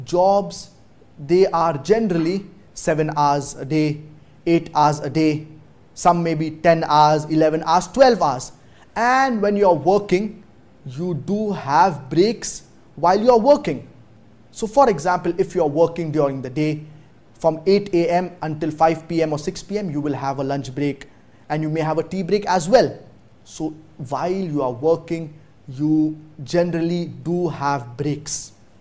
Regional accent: India; now in Russia; from India. I'm a doctor and I work in Russia.

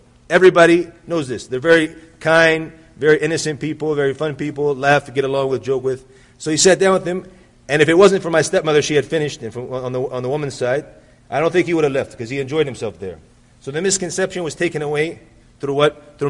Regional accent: United States; Another place a lot of people have misunderstanding about is where I come from America.

